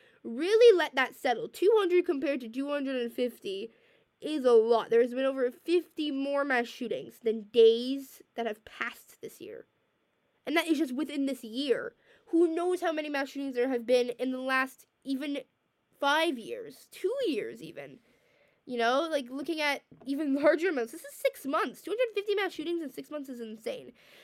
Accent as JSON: {"language": "English", "country": "Canada", "tie": "born or raised there", "said": "I am American, but I live in Canada, and I've lived in Canada my whole life."}